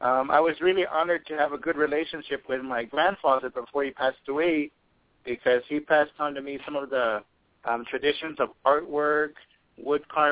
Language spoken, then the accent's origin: English; Florida, United States; this is something that's really important to the community that I'm from. I'm from the Miccosukee community.